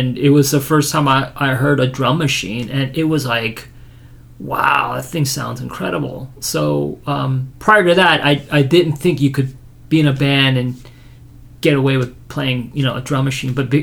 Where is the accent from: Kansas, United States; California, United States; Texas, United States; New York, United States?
California, United States; Palos Verdes; also born or lived in Seoul, South Korea / Los Angeles; I was born in Seoul, South Korea. And I grew up in Palos Verdes. And I got the heck out of Palos Verdes. And then I lived in L.A.